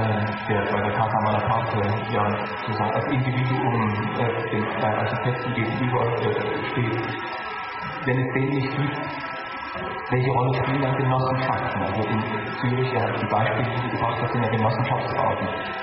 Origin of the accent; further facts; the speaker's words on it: East Germany, Germany; in meiner Heimatstadt in Ostdeutschland